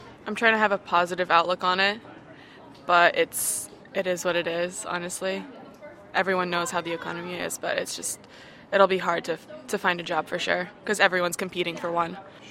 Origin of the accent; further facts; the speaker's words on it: Keene, New Hampshire, United States; I am from Keene, New Hampshire.